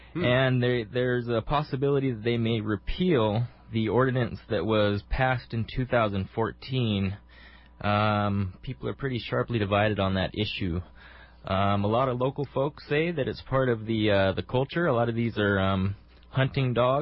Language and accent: English; Kalaheo, Hawaii, United States; now in Lihue, United States; I live in Lihue, born and raised in Kalaheo.